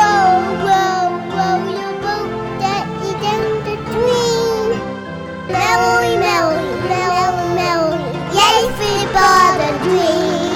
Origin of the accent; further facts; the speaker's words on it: New York City, New York, United States; New York City.